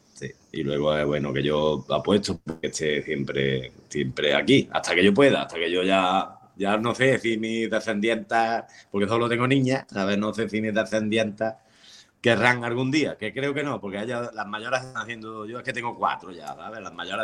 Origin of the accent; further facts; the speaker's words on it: El Gastor, Andalusia, Spain; now in Algodonales, Spain; pues nosotros venimos del Gastó, de otro pueblecito que hay al lado, a 10 kilómetros